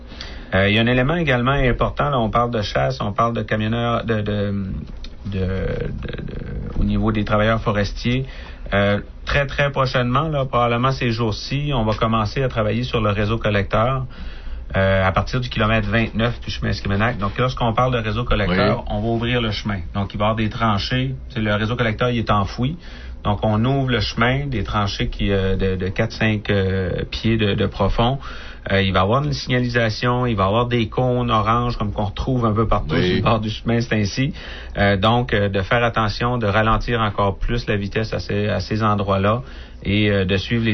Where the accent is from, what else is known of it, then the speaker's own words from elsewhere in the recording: Canada; accent: Mi'kmaq; Mon accent Mi'kmaq est un peu différent, mais ça sent bien.